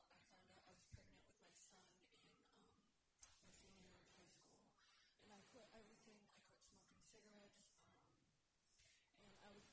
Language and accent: English; Lomac, Wisconsin, United States; A little town called Lomac, Wisconsin.